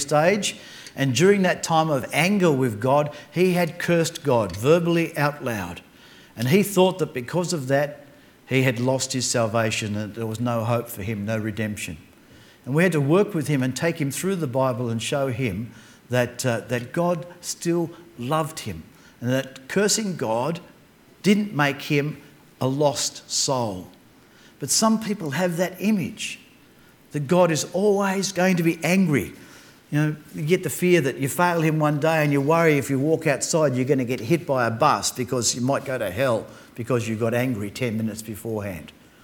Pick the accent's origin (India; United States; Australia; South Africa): Australia; Hobart, Tasmania; I'm originally from Hobart. I was ministering in the church down there